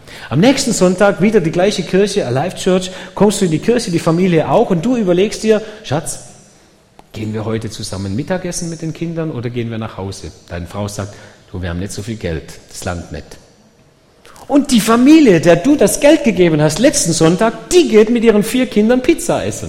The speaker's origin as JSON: {"language": "German", "town": "Dettingen an der Erms", "region": "Baden-Württemberg", "country": "Germany", "tie": "born there", "said": "geboren in Dettingen, Bad Urach"}